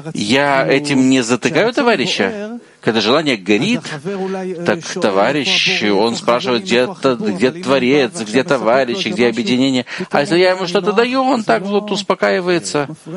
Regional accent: Jerusalem, Jerusalem District, Israel; У меня тоже есть такая вот иерусалимская наглость. Я тоже вырос в Иерусалиме.

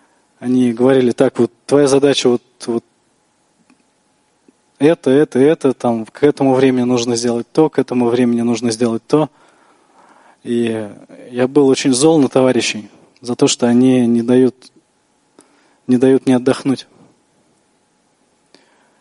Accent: Moscow, Russia; я из Москвы, из московской группы.

